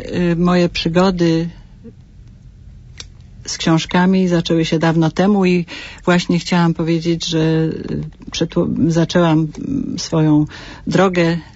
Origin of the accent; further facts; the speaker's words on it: Poznań, Greater Poland Voivodeship, Poland; jestem poznanianką z Jeżyc.